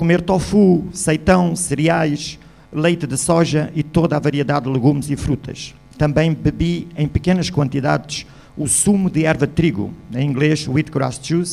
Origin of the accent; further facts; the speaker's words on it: Lisbon, Portugal; born there; now in Lagos, Portugal; nasci em Lisboa, mas passo a maior parte do tempo na cidade de Lagos.